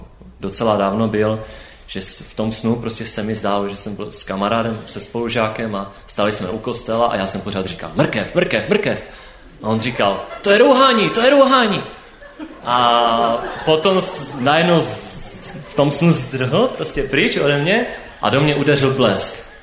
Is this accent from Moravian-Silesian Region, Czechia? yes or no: yes; Bohumín, Moravian-Silesian Region, Czechia; je mi 19 let, pocházím z Bohumína, odkud, no kde jsem se narodil a kde žiju i teďka ještě. Pocházím z nevěřící pokřtěné katolické rodiny